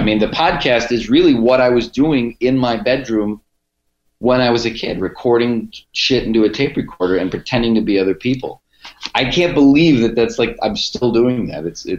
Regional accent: Cleveland, Ohio, United States; I grew up in Cleveland with dudes like that that I knew for years, and I just love that voice.

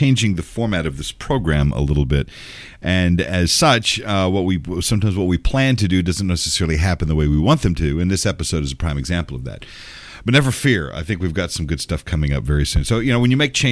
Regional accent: San Antonio, Texas, United States; now in Memphis, United States; I live here in Memphis, right? And somebody will say, well, hey, where are you from? I said, well, I grew up in Texas. Oh, Texas. Oh, wow. Whereabouts? I said, San Antonio.

